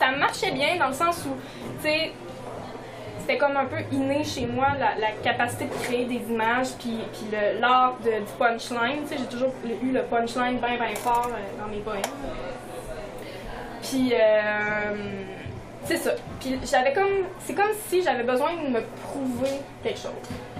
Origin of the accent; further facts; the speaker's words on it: Quebec, Canada; Je viens de la Côte-Nord, c'est sûr que j'ai mes souvenirs à moi.